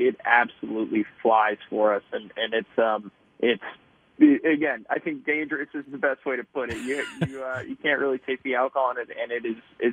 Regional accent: East Coast, United States; I was from the East Coast originally

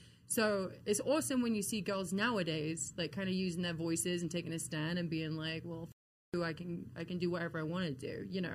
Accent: England, United Kingdom; this one giant stadium, you know, in London, and it's Wembley Stadium. So yeah, to go there and be in my home country with all my friends and family

